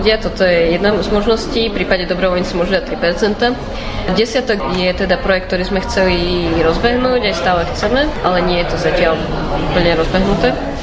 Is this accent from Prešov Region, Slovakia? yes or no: no; Bratislava, Bratislava Region, Slovakia; Teda som rodená Bratislavčanka